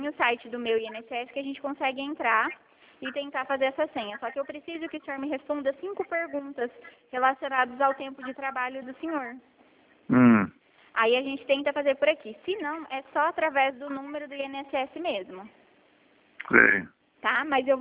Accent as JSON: {"language": "Portuguese", "town": "Dourados", "region": "Mato Grosso do Sul", "country": "Brazil", "said": "Eu sou aqui de Dourados, tá?"}